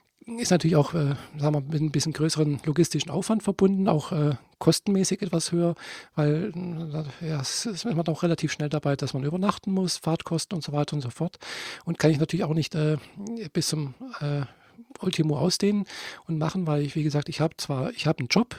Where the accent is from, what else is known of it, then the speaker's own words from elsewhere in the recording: Friedrichshafen, Baden-Württemberg, Germany; ich komme nicht aus Leipzig, nein, ich bin in Friedrichshafen geboren und aufgewachsen. Aber meine Mutter kommt aus Leipzig, ich habe ja Verwandtschaft in Leipzig.